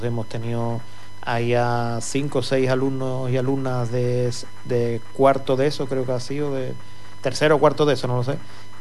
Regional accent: Cádiz, Andalusia, Spain; now in Huelva, Spain; porque yo soy de Cádiz y Huelva estaba más cerca de Cádiz

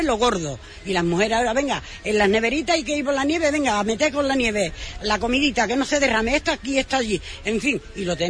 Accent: Huelva, Andalusia, Spain; como somos de Huelva, un año vamos con uno y otro año vamos con otro, como somos de aquí

